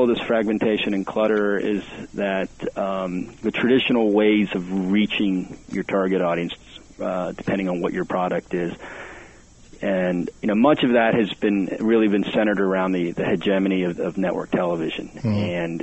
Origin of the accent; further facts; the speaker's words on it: Dayton, Ohio, United States; Funny enough, Gordon Jump hails from my hometown.